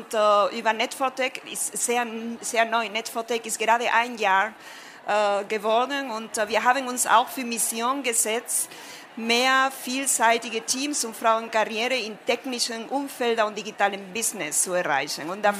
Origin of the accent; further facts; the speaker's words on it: Spain; Ich komme aus Spanien.